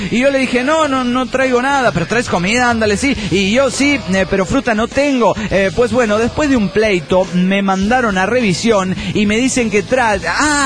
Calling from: Cancún, Quintana Roo, Mexico; de Cancún, Quintana Roo.

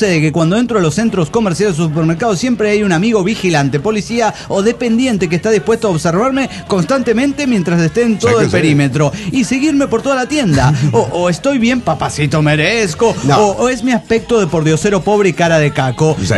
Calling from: Juliaca, Puno, Peru; Soy el bohemio de Juliaca, Perú.

